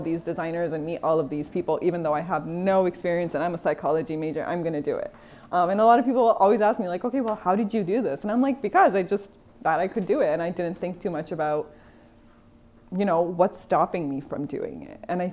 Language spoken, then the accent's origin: English; Canada; I grew up in Canada. I've lived there my whole life. I never imagined moving to America.